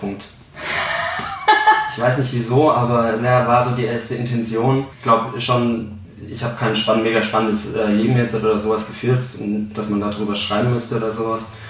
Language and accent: German; Bavaria, Germany; born there; Ich komme aus Franken eigentlich gebürtig und da ist es, da Franken eigentlich eine Bier- und Weinregion ist